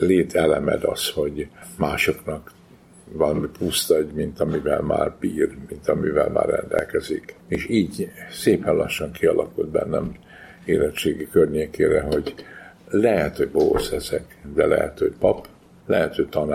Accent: Kunszentmiklós, Bács-Kiskun, Hungary; born there; Hát nem győzök hálát adni azért, hogy normális jó családba születtem 1948-ban, a Kiskunság egyik városában, Kunszentmiklóson.

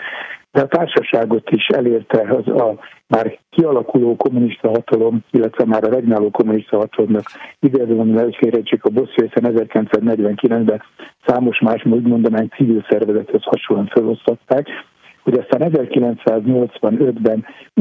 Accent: Törökkoppány, Somogy, Hungary; moved away; De hát azt mondták, hogy ha már én Somogyból születtem, törökkoppányban Somogyból elszármaztam, de mégis tartom a kapcsolatokat, még visszatérő vagyok

